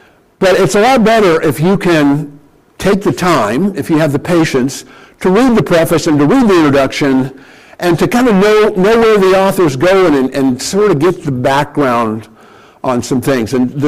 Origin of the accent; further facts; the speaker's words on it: Canton, Ohio, United States; I grew up in Canton. That's where the Pro Football Hall of Fame is